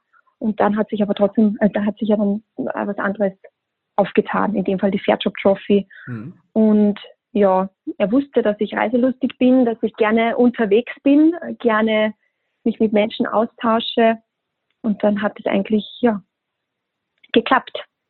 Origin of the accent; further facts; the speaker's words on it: Austria; moved away as an adult; now in Germany; Ich bin ja aus Österreich, also bin 27 Jahre alt und habe eine höhere Lehranstalt für Tourismus besucht.